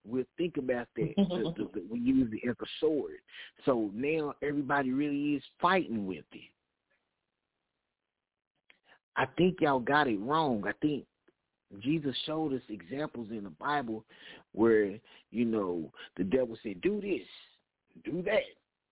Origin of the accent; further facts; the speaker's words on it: Knoxville, Tennessee, United States; Can't you see? And I'm from Knoxville, Tennessee.